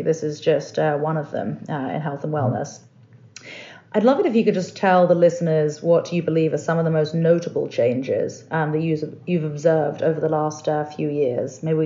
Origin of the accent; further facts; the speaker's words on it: United Kingdom; now in California, United States; as a Brit, I love living in California.